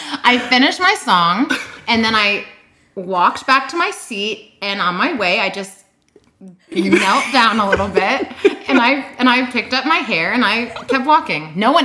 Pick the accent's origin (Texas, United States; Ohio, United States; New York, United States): New York, United States; Syracuse; born there; now in Florida, United States; Yep, so I was born in Syracuse, New York.